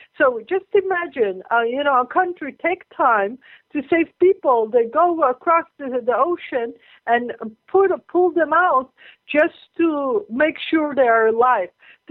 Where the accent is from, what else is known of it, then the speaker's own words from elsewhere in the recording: Italy; I've been to Italy. I grew up in Italy.